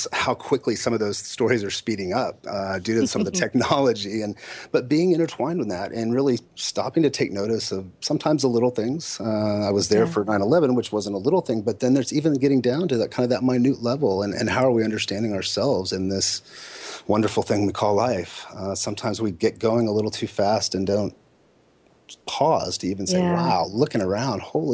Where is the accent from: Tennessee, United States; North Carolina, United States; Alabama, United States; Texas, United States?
Texas, United States; also born or lived in Austin / New York; I grew up in South Texas and went to school in Austin